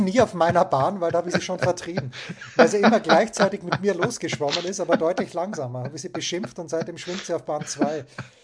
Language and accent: German; Austria